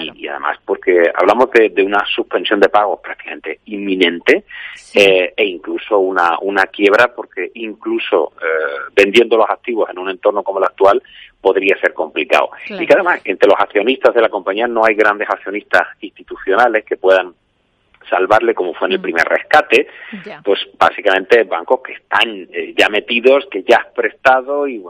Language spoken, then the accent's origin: Spanish; Seville, Andalusia, Spain; en mi tierra dicen de perdidos al río. Sí. Yo soy sevillano, que viva en el extranjero